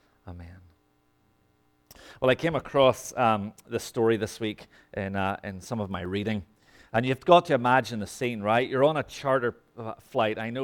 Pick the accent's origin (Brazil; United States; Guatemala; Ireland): Ireland; I'm from Ireland. Guys from Ireland don't do massage, right?